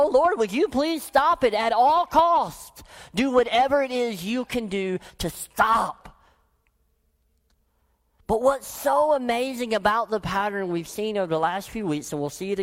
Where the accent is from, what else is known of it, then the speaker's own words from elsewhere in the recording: the South, United States; I grew up in the South and we talked in imagery all the time.